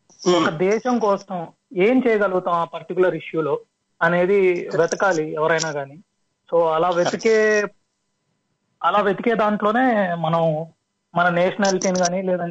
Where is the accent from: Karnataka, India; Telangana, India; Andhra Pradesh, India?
Andhra Pradesh, India; Hindupur; Actually నా స్వస్థలం హిందూపూర్ అండి.